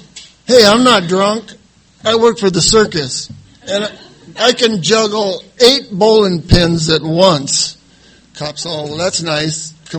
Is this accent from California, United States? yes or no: yes; San Diego, California, United States; I was born in San Diego. My dad was in the Navy. I was born at the Navy Hospital. And we moved around a lot, but he always tried to get stationed back here, and I spent most of grade school and high school in San Diego.